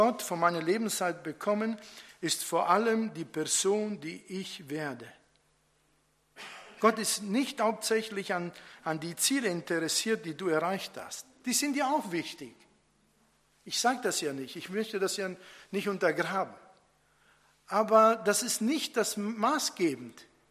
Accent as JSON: {"language": "German", "country": "Italy", "said": "dann haben wir als Italiener so eine Psychose erlebt."}